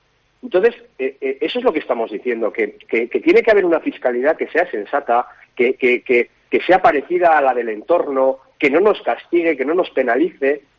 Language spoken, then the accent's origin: Spanish; Navarre, Spain; Navarra ya partía de una situación en la que somos los navarros, los españoles que más impuestos pagamos.